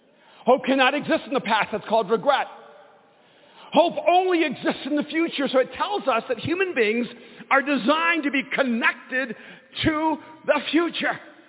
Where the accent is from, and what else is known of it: El Salvador